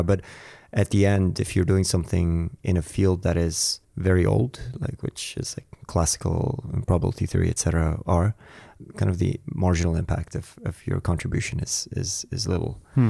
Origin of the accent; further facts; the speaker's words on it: Germany; also born or lived in Armenia / Canada; now in United Kingdom; So I was born in Armenia, grew up outside between Germany, Canada, and then moved to the UK.